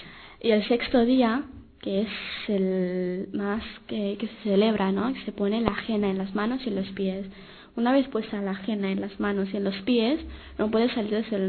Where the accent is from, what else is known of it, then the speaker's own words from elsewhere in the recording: North India, India; Spanish is a second language; now in Barcelona, Spain; soy de India, hace 5 años que estoy en Barcelona. En la India vivía en la parte más norte de la India.